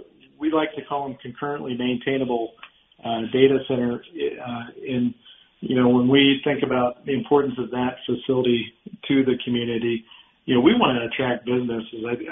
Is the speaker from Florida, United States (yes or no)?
yes; Florida, United States; I grew up in Florida.